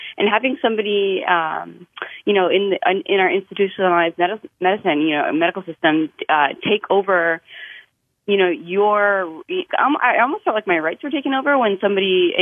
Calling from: Danby, United States; I'm calling from Danby.

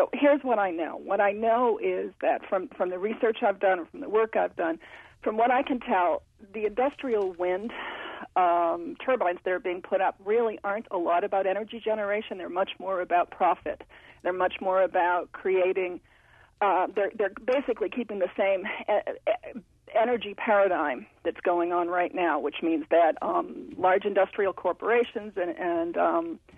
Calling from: Vermont, United States; I'm calling from the Northeast Kingdom of Vermont.

